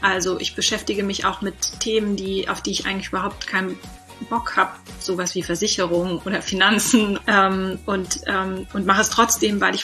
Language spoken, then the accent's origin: German; Southern Germany, Germany; Ich komme ursprünglich auch aus Süddeutschland